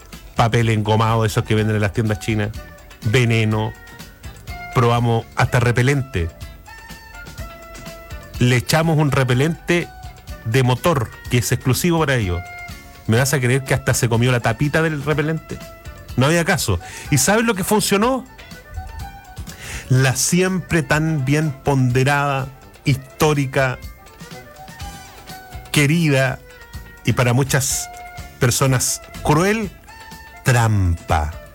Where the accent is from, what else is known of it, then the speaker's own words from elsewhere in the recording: Magallanes and Chilean Antarctica, Chile; Yo sé que soy magallánica, con marido victoriense.